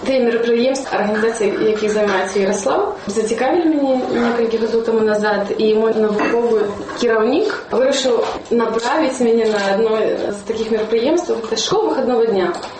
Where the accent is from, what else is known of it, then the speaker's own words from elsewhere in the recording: Lahoysk, Minsk Region, Belarus; also born or lived in Yakutsk, Russia; на сьогоднішній момент 22 роки. Народився у Росії, але сім'я переїхала 14 років назад у Білорусь і зараз живе у Лохоську.